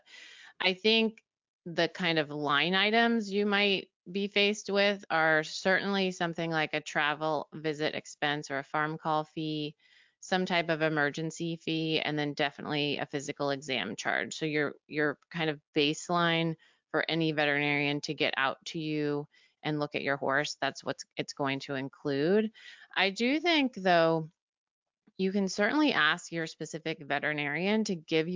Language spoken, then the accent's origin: English; Connecticut, United States; also born or lived in Nevada; Originally, I am from Nevada, but I grew up in Connecticut, and I went to Penn State for undergrad and Virginia Tech for vet school